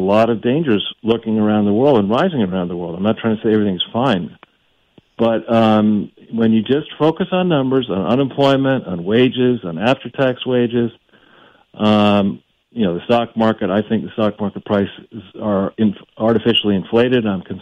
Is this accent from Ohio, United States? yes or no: no; New York, United States; Well, you know, I grew up in New York too